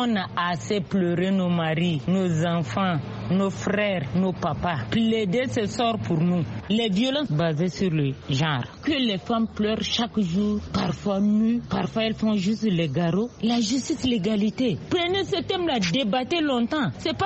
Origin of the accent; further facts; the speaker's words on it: Moundou, Logone Occidental, Chad; born there; Je suis née le 16-8-1986 à Mundu, de père et mère Ngambaye.